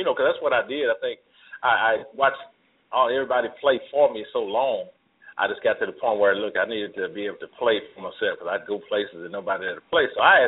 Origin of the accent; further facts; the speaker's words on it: Oklahoma City, Oklahoma, United States; Well, I'm from Oklahoma City, Oklahoma. That's that state right in the middle of the United States.